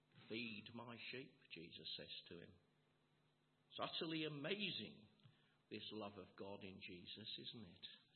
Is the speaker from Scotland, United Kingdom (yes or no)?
no; South West England, United Kingdom; born there; I was born in South Devon. We had family there